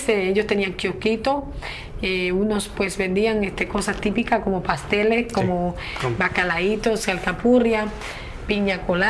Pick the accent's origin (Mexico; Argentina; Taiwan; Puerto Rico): Puerto Rico; Guaynabo; now in New York, United States; yo vengo de Guaynabo, mi pueblo de Guaynabo